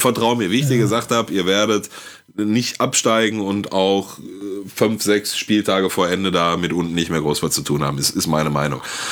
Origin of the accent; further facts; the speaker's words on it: Gelsenkirchen, North Rhine-Westphalia, Germany; hier in Gelsenkirchen meinen Heimat- oder Jugendverein TuS Rothausen